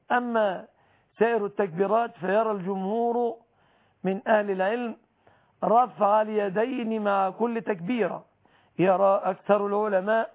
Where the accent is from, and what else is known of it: Egypt